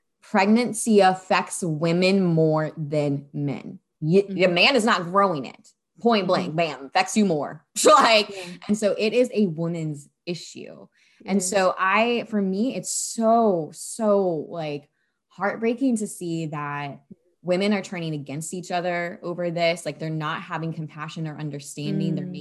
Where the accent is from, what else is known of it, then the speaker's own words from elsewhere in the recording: Florida, United States; with Sage and I come from Florida, I still live here and stuff.